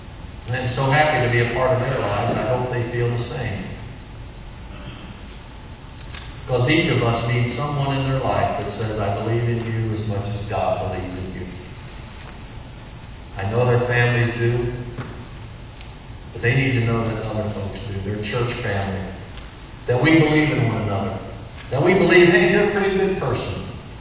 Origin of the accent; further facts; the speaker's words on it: Missouri, United States; I'm from Missouri. You're going to have to show me. Missouri is the show me state.